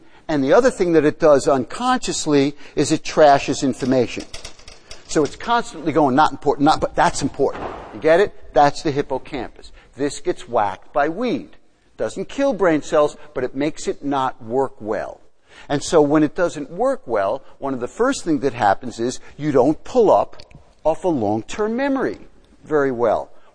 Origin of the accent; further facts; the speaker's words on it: New York, United States; accent: New York; So you might be tripping on my shirt or my New York accent or something, right?